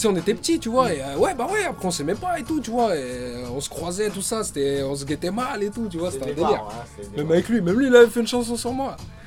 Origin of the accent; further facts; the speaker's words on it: Montreuil, Île-de-France, France; also born or lived in Bagnolet; Moi, je suis parti à Montreuil, j'ai fait mon adolescence à Montreuil.